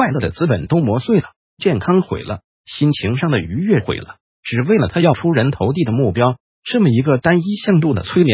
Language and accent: Chinese; Taiwan; 我们台湾人是一辈子的力气用完了就死掉